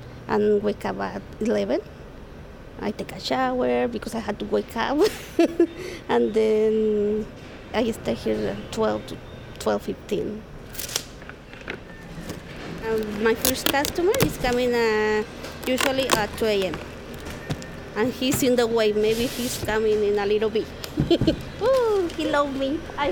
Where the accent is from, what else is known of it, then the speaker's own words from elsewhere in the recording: Guadalajara, Jalisco, Mexico; I'm from Guadalajara, Mexico. I work here for more than 5 years.